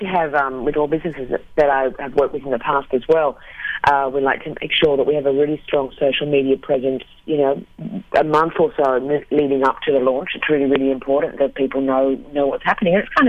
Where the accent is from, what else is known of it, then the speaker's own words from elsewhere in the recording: Australia; also born or lived in Beijing; now in Santa Monica, United States; And I'm from Australia originally. So it's great to be here. Not too different. I came via China, so I was in Beijing for 8 years before heading over to the U.S.